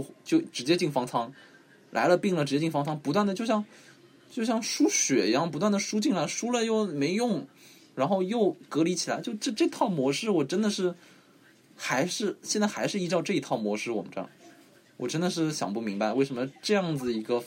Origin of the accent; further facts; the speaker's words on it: Shanghai, China; 我是上海人。